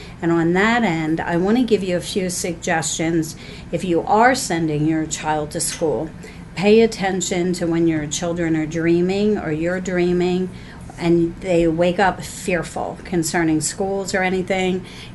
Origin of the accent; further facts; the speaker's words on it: Pennsylvania, United States; William's from Virginia and I'm from Pennsylvania, and we're here in Michigan